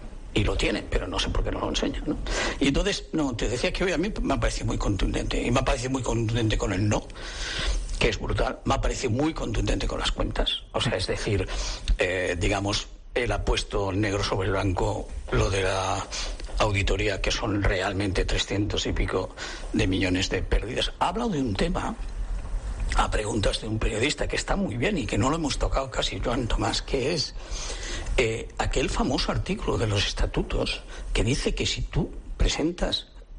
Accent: Catalonia, Spain; como barcelonista, como sensato, como catalán y como culé

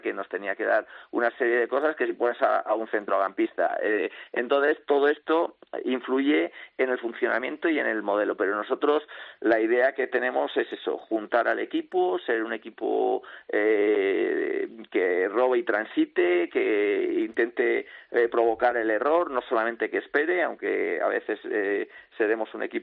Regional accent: Valencia, Valencian Community, Spain; es verdad que yo soy de Valencia, que tengo a la familia allí

